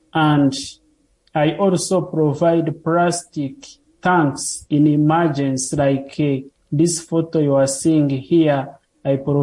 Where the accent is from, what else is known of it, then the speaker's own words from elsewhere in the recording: Uganda; from Uganda in East Africa.